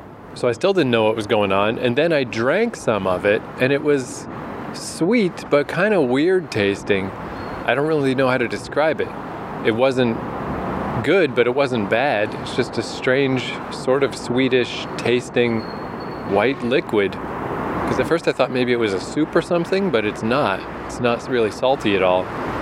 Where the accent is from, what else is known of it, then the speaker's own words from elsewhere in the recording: New Brunswick, Canada; You know, I'm always saying, like, I grew up on the St. John River in New Brunswick.